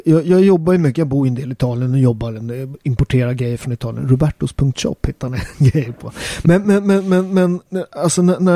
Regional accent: Sweden; Som jag som är tvåkulturell, jag är född och uppväxt i Sverige, också svensk medborgare, blev det när jag började tävla för landslaget 1989 svensk.

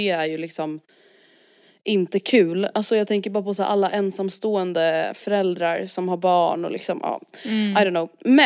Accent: Stockholm, Stockholm County, Sweden; Alltså jag tänker typ så här, vi är uppvuxna i Stockholm.

